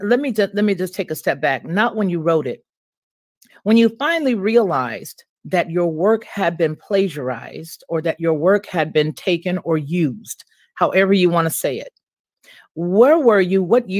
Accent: California, United States; Those are my old stomping grounds, being that I was raised in California.

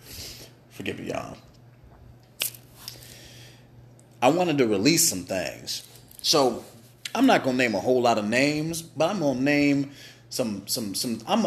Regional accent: Pittsburgh, Pennsylvania, United States; I'm from Pittsburgh, PA.

